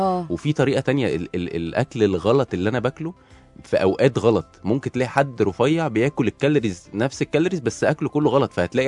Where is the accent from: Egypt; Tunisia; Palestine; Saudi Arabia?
Egypt; عامه احنا كمصريين ما نحبش نرمي اي حاجه،